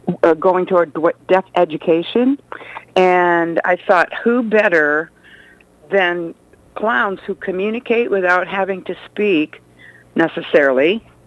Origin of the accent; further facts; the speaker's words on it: Madison, Wisconsin, United States; I was born in Madison, okay. And I lived there until I was finished college there. So I went to the University of Wisconsin. So I'm the real deal. I'm a real cheesehead.